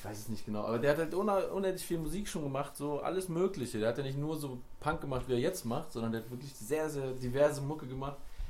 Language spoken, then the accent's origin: German; Lower Saxony, Germany; in der Region, wo ich herkomme, so bei Hannover